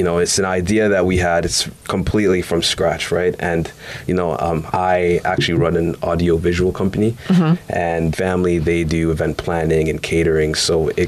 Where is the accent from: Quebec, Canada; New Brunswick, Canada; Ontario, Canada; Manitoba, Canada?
Ontario, Canada; Ottawa; We came from Ottawa, right, the city.